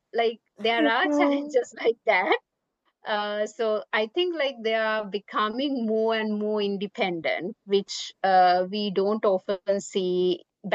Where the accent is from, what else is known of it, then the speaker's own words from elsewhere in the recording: Sri Lanka; first language Sinhala; English is a second language; So I quickly switched to Sinhala, and I said in a very strict manner in my native language, "You have to go and bring it."